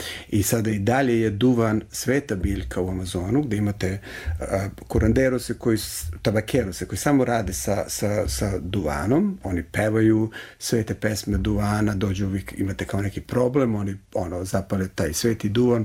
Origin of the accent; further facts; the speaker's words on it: Serbia; Ja sam pravoslavni hrišćanin, Srbin. U stvari, ja sam Srbin, pravoslavni hrišćanin, ali sam i Južni Sloven. Prvo sam Južni Sloven, u stvari.